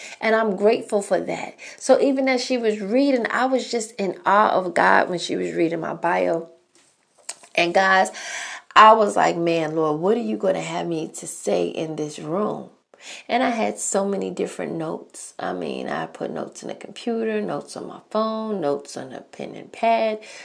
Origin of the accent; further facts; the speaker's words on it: New York City, New York, United States; I just got back from New York, my hometown, New York City.